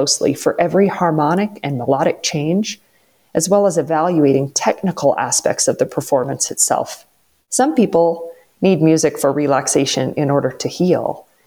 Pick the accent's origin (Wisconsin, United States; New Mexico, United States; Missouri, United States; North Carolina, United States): New Mexico, United States; Farmington; I grew up in Farmington, and I came back 20 years ago to open a Suzuki violin school.